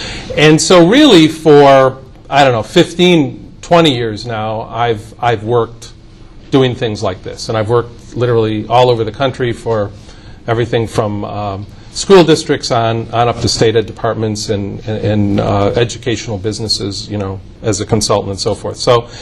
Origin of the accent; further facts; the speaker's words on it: Rochester, New York, United States; Just to introduce myself … I'm from Rochester, New York.